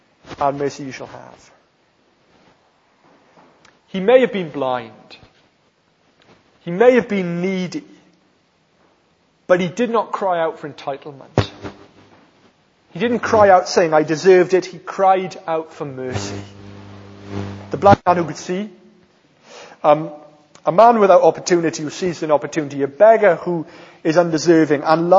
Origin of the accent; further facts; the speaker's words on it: Wales, United Kingdom; I was brought up in South Wales.